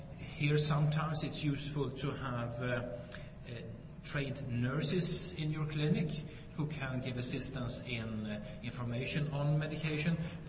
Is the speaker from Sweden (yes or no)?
yes; Umeå, Västerbotten County, Sweden; English is a second language; My hometown, Umeå, here is currently the European capital of culture this year